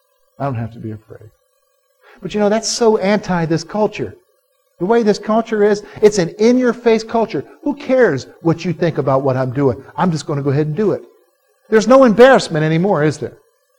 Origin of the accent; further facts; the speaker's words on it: the South, United States; I come from the South, and one of the big things in the South that you cannot do is mixed bathing.